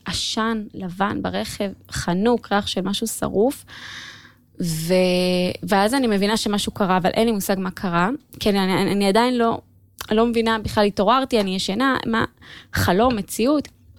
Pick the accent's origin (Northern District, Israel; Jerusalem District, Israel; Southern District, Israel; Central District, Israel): Southern District, Israel; Kiryat Gat; בקרית גת.